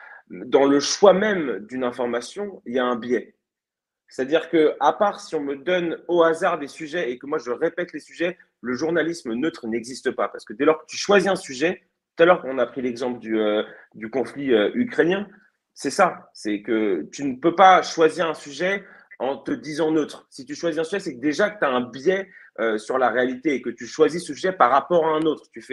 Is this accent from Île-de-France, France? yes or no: yes; Évry, Île-de-France, France; moi, j'ai grandi à Évry, en banlieue parisienne, quartier qui était pas ouf.